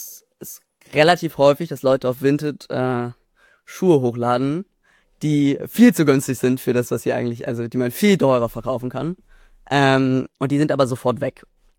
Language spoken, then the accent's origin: German; Berlin, Germany; ich bin 16 Jahre alt, ich bin aus Berlin.